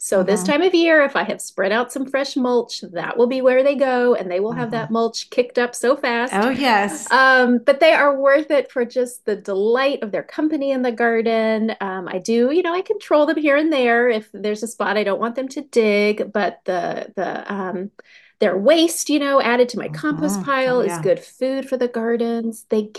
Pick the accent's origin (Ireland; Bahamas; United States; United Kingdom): United States; the South; I grew up in the South where we had magnolia trees